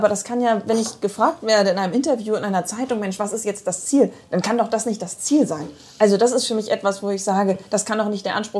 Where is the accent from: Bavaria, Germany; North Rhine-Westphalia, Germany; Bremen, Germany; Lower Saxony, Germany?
Bremen, Germany; es gibt dieses Bundesland, es gibt diese beiden Städte, die mein Zuhause sind, wo ich groß geworden bin, wo mein Vater groß geworden ist, wo mein Großvater groß geworden ist.